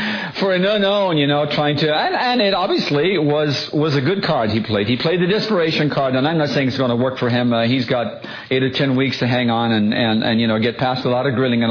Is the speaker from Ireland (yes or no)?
yes; Ireland; now in United States; when I first came to the United States, I was fascinated by the, in the mid-70s, I came over here from Ireland